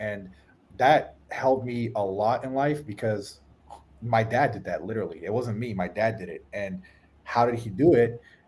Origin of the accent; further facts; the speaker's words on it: United States; born there; I was born in America. I had everything handed to me.